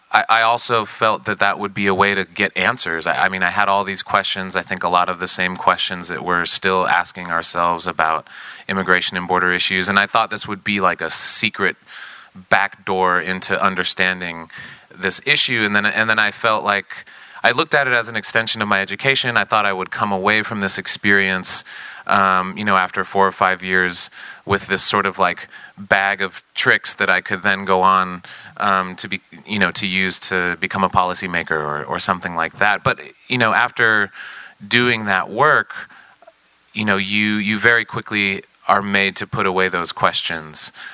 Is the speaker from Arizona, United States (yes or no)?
yes; Arizona, United States; I grew up in Arizona. My mother was a park ranger, so I kind of grew up in deserts and like wild places.